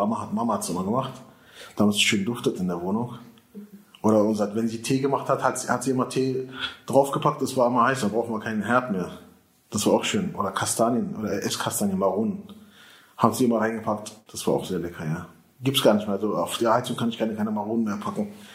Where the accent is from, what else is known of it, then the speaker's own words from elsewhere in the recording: Spandau, Berlin, Germany; Also ich bin ja hier aufgewachsen, also geboren in Spandauer Kiez